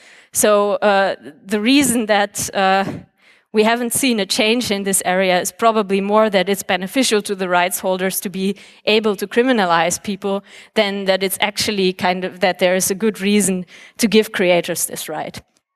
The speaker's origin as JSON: {"language": "English", "country": "Germany", "said": "In my home country of Germany, there has been some analysis of whether the country actually benefits commercially from having this copyright."}